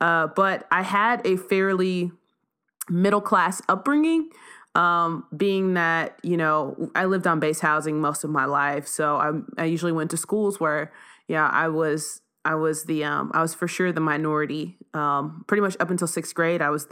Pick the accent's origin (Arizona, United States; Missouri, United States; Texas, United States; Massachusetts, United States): Texas, United States; I'm a Texan. I was born in Texas, but I was born to teenage parents.